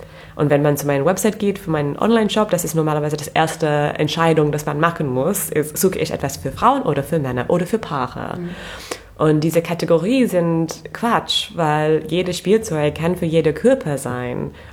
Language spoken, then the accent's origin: German; England, United Kingdom; German is a second language; moved away as an adult; now in Berlin, Germany; Ich komme aus England und ich bin in Berlin seit 6 Jahren.